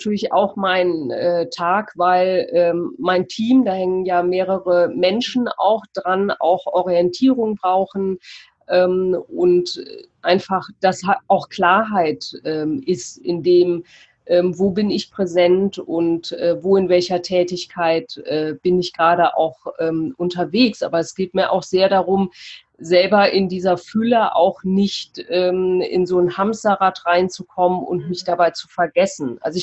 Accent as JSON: {"language": "German", "town": "Cologne", "region": "North Rhine-Westphalia", "country": "Germany", "said": "Ich komme aus Köln, habe dort mein Atelier für Persönlichkeit"}